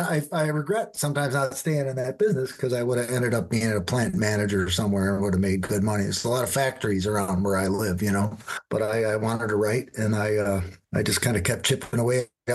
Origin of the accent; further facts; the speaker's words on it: Wisconsin, United States; but I'm from Wisconsin, kind of from near Milwaukee, and I worked in a factory in my 20s